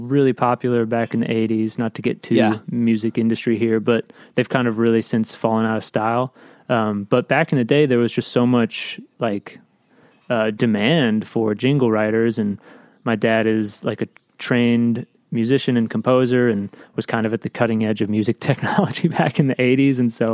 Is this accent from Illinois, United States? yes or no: yes; Chicago, Illinois, United States; But I grew up in Chicago, and my father is a orchestral composer.